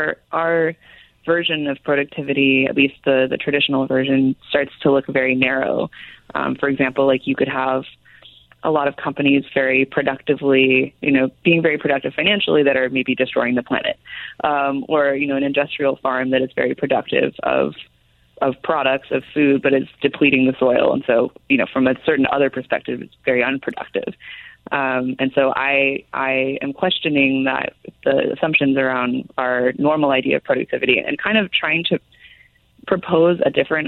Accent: California, United States

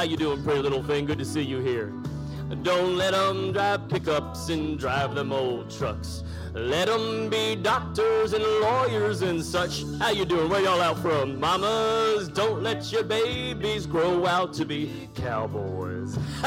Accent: San Antonio, Texas, United States; as a little white boy growing up in San Antonio, Texas in the early 80s, right?

